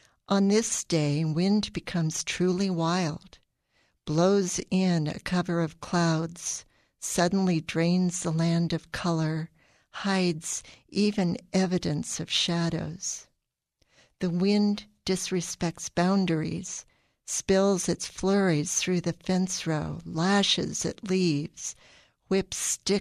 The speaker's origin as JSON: {"language": "English", "town": "Dayton", "region": "Ohio", "country": "United States", "said": "I'm a poet from Dayton."}